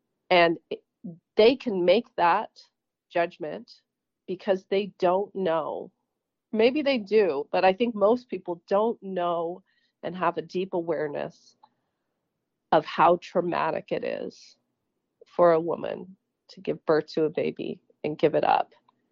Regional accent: Washington, United States; I grew up sailing here in the Puget Sound, in the Pacific Northwest.

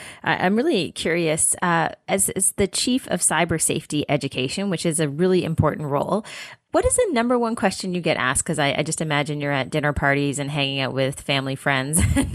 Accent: Canada; we are Canadian, so we understand layers intimately during the cold weather months.

